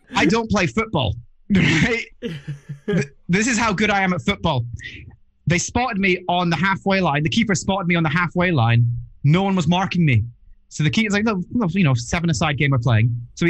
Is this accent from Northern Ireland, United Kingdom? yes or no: no; Leith, Scotland, United Kingdom; I was brought up in Leith, and I didn't quite fit